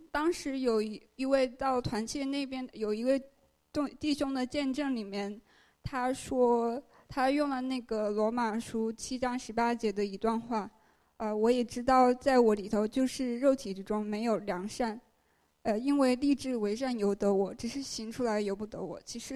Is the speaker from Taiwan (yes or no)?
no; Hubei, China; moved away as an adult; now in United States; 这是我的中文名。我是来自中国湖北省，我是从2010年8月份来到美国的密苏里州市上大学。